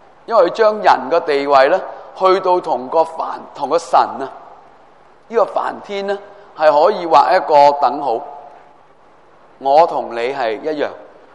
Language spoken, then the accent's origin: Cantonese; China; 而喺我哋中国人都系噶